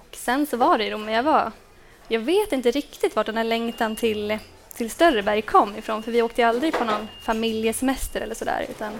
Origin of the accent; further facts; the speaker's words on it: Dalarna County, Sweden; Jag kommer från Dalarna och är snowboardåkare och journalist.